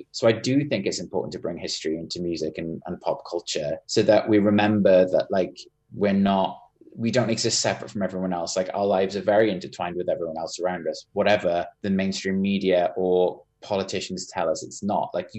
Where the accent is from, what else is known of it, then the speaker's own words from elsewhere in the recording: Wales, United Kingdom; growing up in South Wales, there was no queer history around me.